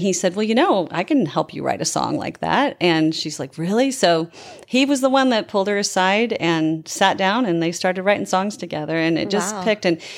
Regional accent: Midwest, United States; now in Los Angeles, United States; And because we came from the Midwest and we raised our kids that way

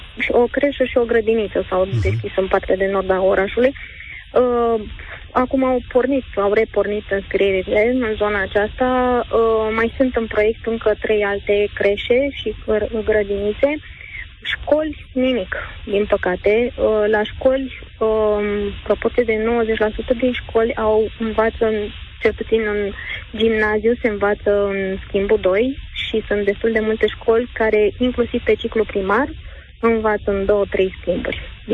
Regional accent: Brașov, Brașov County, Romania; Eu vă sunt din Brașov, care este un oraș care s-a mărit foarte mult în ultimii ani, s-a construit enorm de mult.

